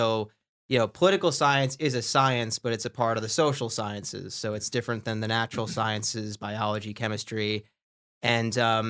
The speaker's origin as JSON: {"language": "English", "region": "New York", "country": "United States", "tie": "born or raised there", "said": "I mean, I grew up on Long Island in New York. It's not in Long Island, by the way. It's on Long Island is how you say it."}